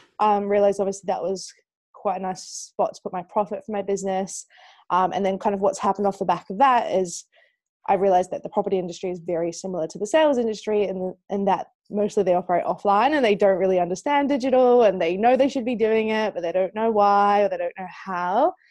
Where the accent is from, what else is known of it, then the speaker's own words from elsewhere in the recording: New Zealand; now in United Kingdom; So, I am from New Zealand, but I've lived in the UK for about 13 years.